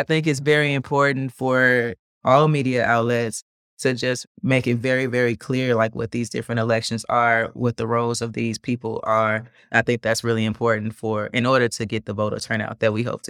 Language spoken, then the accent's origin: English; Chicago, Illinois, United States; I grew up in North Lawndale